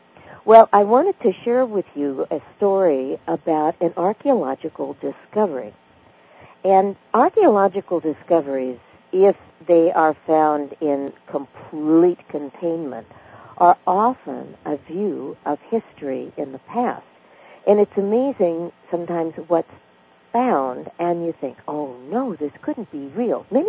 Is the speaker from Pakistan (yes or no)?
yes; Pakistan; born there; I don't know, because I was born in Pakistan.